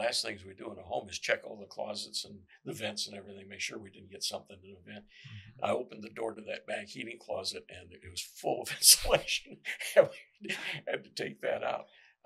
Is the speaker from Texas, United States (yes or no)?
yes; Amarillo, Texas, United States; I'm from Amarillo. The average rainfall in Amarillo is about 19 inches.